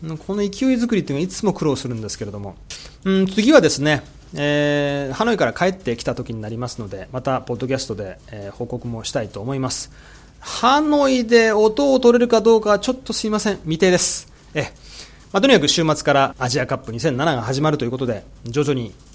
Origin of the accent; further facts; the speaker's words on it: Shikoku, Japan; 私の地元の四国の方では水不足というふうに聞いてるんですけれども